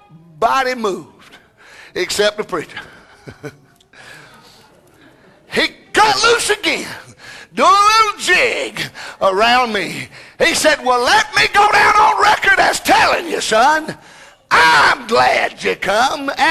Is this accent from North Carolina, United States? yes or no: yes; Bryson City, North Carolina, United States; I'm from Bryson City.